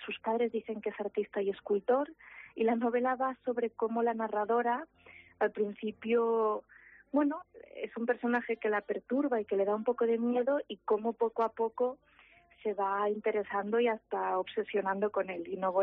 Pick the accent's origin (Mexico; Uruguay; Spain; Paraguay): Spain; Santiago de Compostela, Galicia; de Foz son mis abuelos y yo crecí en Santiago, digamos, pero yendo siempre mucho a Foz.